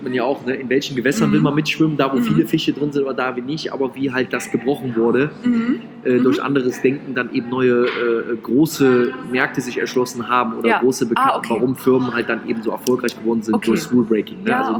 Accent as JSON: {"language": "German", "region": "Rhineland", "country": "Germany", "said": "dass ich natürlich ein Typ bin als Rheinländer, dass ich dann einfach das dann trotzdem erzähle."}